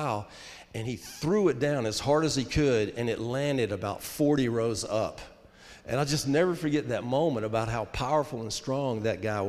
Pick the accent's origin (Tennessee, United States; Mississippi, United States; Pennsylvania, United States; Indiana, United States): Mississippi, United States; Starkville; I grew up in Starkville, and, You know, we're the Starkville Yellow Jackets.